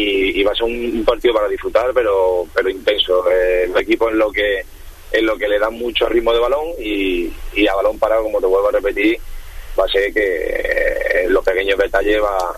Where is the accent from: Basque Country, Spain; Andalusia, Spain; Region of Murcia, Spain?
Andalusia, Spain; Málaga; en Málaga pues tuve la oportunidad de ascender mi tierra y disfrutarlo, vamos, como un niño chico